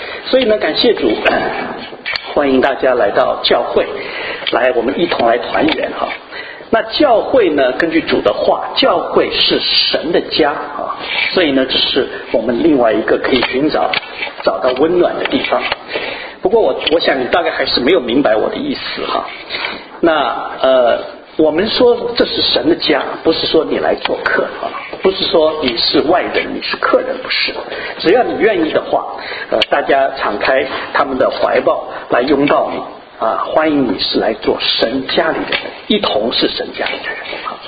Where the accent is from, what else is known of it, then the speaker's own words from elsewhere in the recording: China; 那么我们中国人呢，在新年的时候，大家拜年